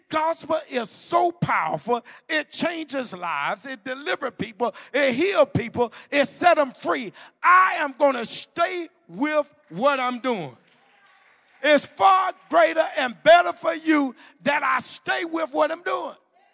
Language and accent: English; Mississippi, United States; But you know, I'm from, I'm from Mississippi.